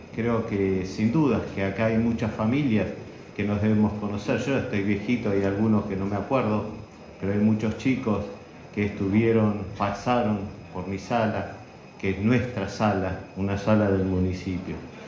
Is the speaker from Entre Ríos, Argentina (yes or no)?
no; Banfield, Buenos Aires Province, Argentina; also born or lived in Lanús; yo nací en Lanús y después me crié y viví en Banfield